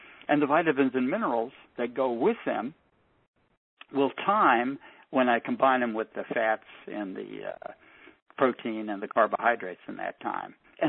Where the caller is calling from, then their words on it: La Jolla, California, United States; also born or lived in Carpinteria, United States / Texas / Arizona; I am now in La Jolla, California, and I'm looking to start a school in Ojai or someplace in California. I've been spending the last few years in Texas and in Arizona, and I used to live in Carpinteria, California, for about 20 years.